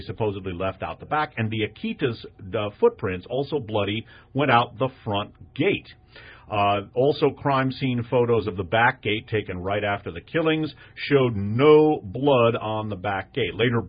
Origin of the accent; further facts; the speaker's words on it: Northeast, United States; Well, I grew up in the Northeast, and I used to wear leather gloves and make snowballs.